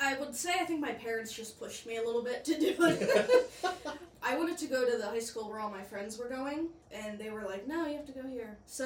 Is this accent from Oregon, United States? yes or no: no; Philadelphia, Pennsylvania, United States; So I grew up in South Philly, 15-minute walk max.